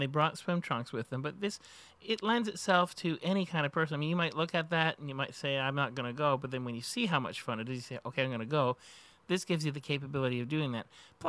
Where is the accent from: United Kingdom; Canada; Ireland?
Canada; now in United States; because I've been living in the States so long, I'll say Z-O-R-B, but because I'm Canadian